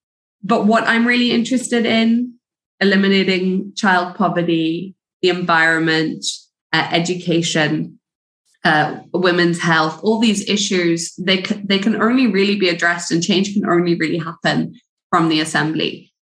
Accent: Zimbabwe; I grew up in Zimbabwe, but people can't conflate that.

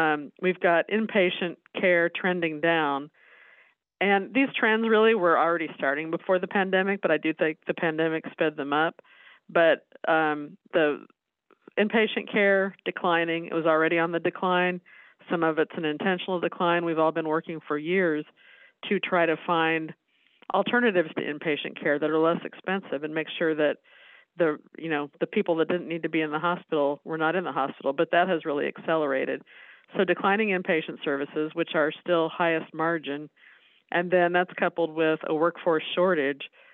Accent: Topeka, Kansas, United States; And I grew up in Topeka, so this was home to me. Went to Topeka High School and KU, and so I'm happy to be back here.

